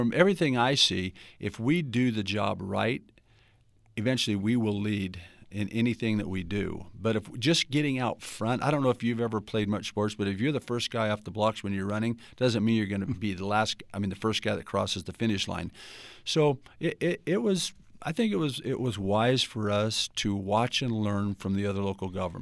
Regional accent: North Las Vegas, Nevada, United States; fact is when I grew up in North Las Vegas, we were the bedroom community of Las Vegas.

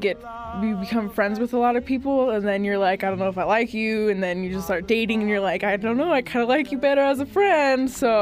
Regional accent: Anchorage, Alaska, United States; I've never went smelting before because I'm from Anchorage

